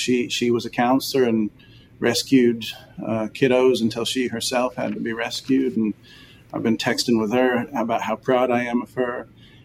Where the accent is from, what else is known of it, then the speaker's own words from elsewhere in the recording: Texas, United States; I am a proud Texan, you know, and it is, God bless me with being a Texan.